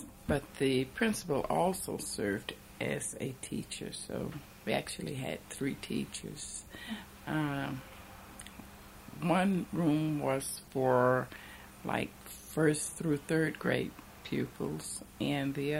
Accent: Asheville, North Carolina, United States; born there; I was born here in Asheville.

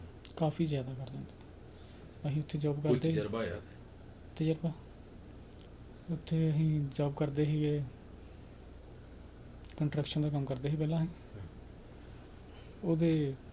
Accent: Jalandhar, Punjab, India; now in United States; America ਦੇ ਹਿਸਾਬ ਨਾਲ ਜੇ ਆਪਣੇ ਅਸੀਂ ਜਲੰਧਰ ਦੀ ਲਾਈਫ ਲਈਏ ਤਾਂ ਬਹੁਤ ਖੁਸ਼ਹਾਲ ਹੈ

